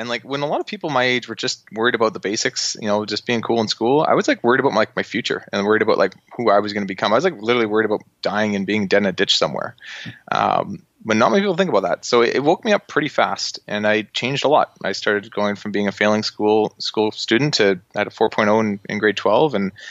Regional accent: Abbotsford, British Columbia, Canada; Yeah, so I'm Canadian, so you guys might hear that in my voice as we get chatting. But grew up in Vancouver, just outside of Vancouver, British Columbia, a place called Abbotsford.

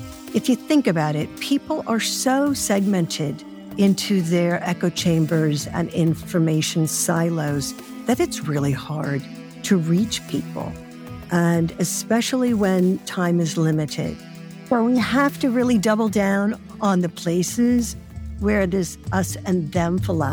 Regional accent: Rapid City, South Dakota, United States; I grew up in Rapid City, South Dakota, which is the gateway to the Black Hills.

